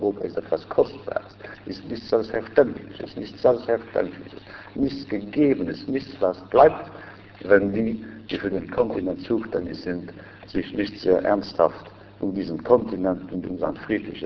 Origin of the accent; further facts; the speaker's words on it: Luxembourg; Man fühlt sich als Luxemburger wohl in dieser Stadt